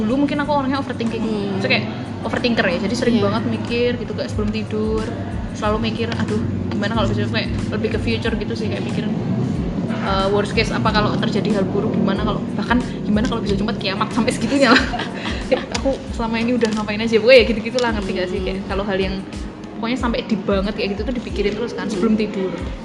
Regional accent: Yogyakarta, Special Region of Yogyakarta, Indonesia; Aku bukan orang Jawa soalnya, aku orang Jogja medok.

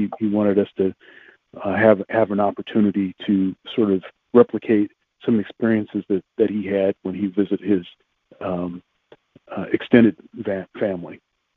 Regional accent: Columbus, Ohio, United States; born there; Well, so I was born in Columbus, Ohio.

